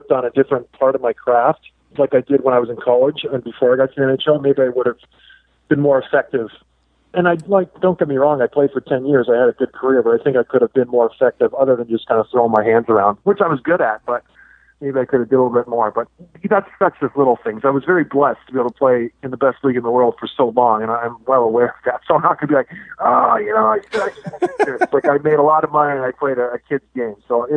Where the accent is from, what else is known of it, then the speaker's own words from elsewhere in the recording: Canada; I'm Canadian.